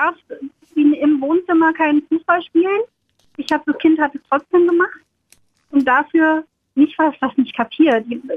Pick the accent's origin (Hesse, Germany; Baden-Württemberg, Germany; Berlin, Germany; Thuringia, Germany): Berlin, Germany; Charlottenburg; Charlottenburg.